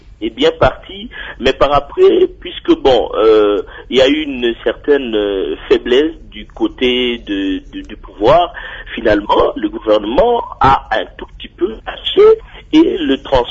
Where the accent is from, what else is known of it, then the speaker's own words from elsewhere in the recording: Madimba, Kongo Central, DR Congo; Moi-même qui vous parle, je suis ressortissant de Madima, Donc Madimba, c'est le territoire de mes parents.